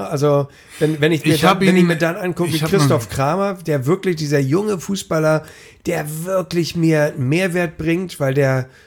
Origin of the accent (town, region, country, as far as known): Hamburg, Germany